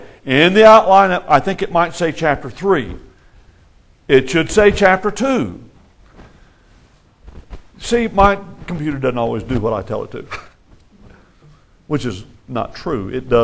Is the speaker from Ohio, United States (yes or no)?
no; Texas, United States; Now, I'm a Texan.